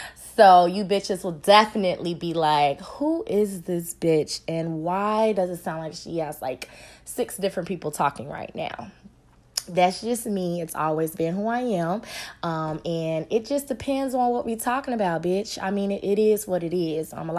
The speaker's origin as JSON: {"language": "English", "town": "Chicago", "region": "Illinois", "country": "United States", "tie": "born or raised there", "said": "I'm born and raised in Chicago. I've lived in a couple of cities here and there, honey, but I've been grounded and based here in Chicago the majority of my life."}